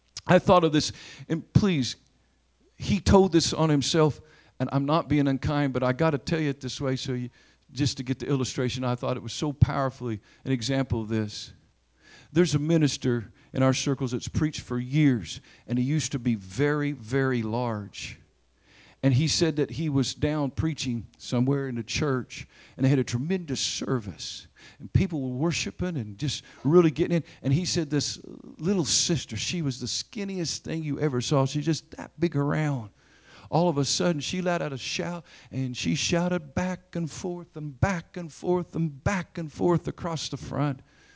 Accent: Oklahoma, United States; You got to understand, I'm from Oklahoma, and I have the blood in me

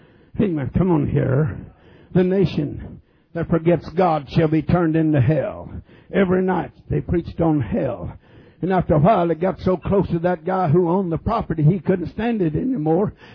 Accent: Leesburg, Virginia, United States; there was a song that we sang pretty often in my home church where I grew up in Leesburg, Virginia.

